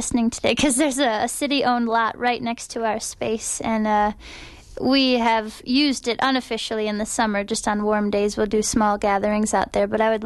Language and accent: English; Iowa, United States; also born or lived in Los Angeles, United States; Yes, I'm originally from Iowa, but we moved here from Los Angeles. We were in a suburb there for 6 years and came back to the Midwest where we're from.